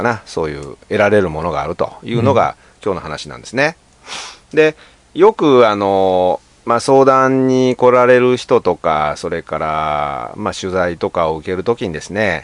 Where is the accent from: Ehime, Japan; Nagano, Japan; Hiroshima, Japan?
Hiroshima, Japan; moved away as an adult; 僕はまあ広島出身といってももう40年近くいないわけで、もう今どうなってるか分かんない